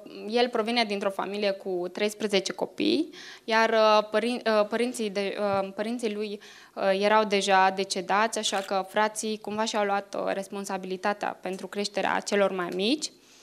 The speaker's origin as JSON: {"language": "Romanian", "region": "Chișinău", "country": "Moldova", "moved": "yes", "lives_now": "Baia Mare, Romania", "said": "Sunt din Chișinău, Republica Moldova. Am ajuns în Baia Mare în anul 2007."}